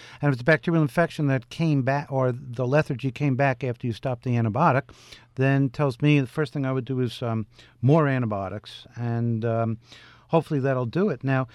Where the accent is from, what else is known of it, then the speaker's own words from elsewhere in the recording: Oceanside, New York, United States; I saw footage on YouTube about my hometown, Oceanside, New York, on Long Island that was underwater.